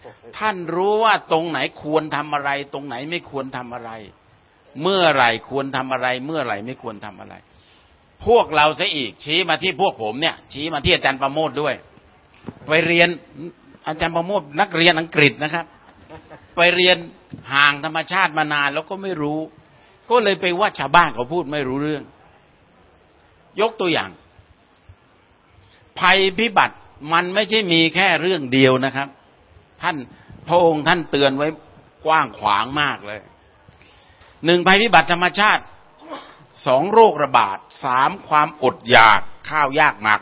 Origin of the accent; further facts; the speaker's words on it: Ban Pho, Chachoengsao, Thailand; ผมเกิดในพื้นที่น้ำหลาก8ริ้วเผอบ้านโพผมทำง่ายนิดเดียวครับน้ำมันท่วมทุกปี